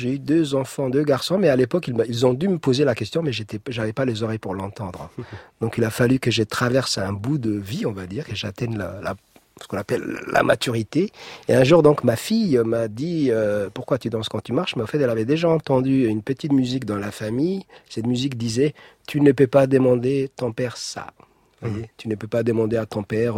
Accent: Djibouti; je suis revenu pour elle sur cette différence et sur mon enfance à Djibouti.

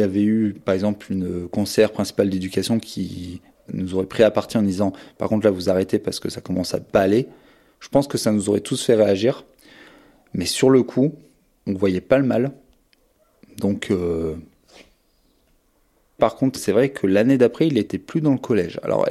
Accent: Hauts-de-France, France; now in Grand Est, France; j'ai 28 ans et j'habite dans la région Grand Est, en Meurthe-et-Moselle. Alors, moi j'ai grandi dans le Pas-de-Calais, dans une famille, ma foi, je dirais pas favorisée, mais j'ai jamais manqué de rien.

